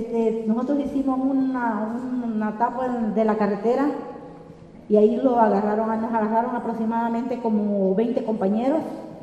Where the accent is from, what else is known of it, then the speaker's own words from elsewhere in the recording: Tonalá, Chiapas, Mexico; Nosotros venimos del municipio de Tonalá y de Piriquiapan.